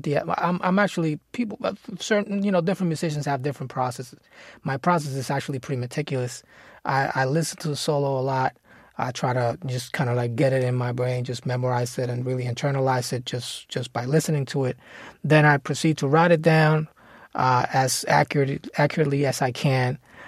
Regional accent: Puerto Rico; So I grew up in Puerto Rico, and I grew up around a lot of music

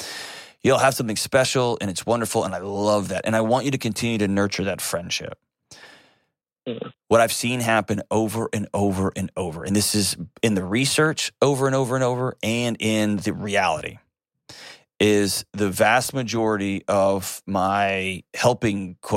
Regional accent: Nashville, Tennessee, United States; Let's go to Chris in my hometown, Nashville, Tennessee.

